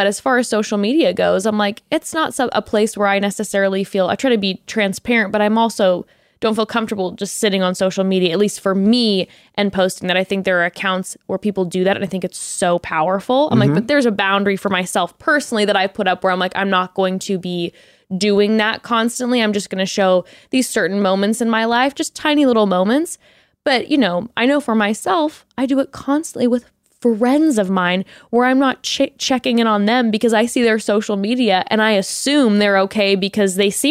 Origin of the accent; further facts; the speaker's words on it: California, United States; growing up in Orange County and then specifically like in the space that I grew up in, I had a very similar experience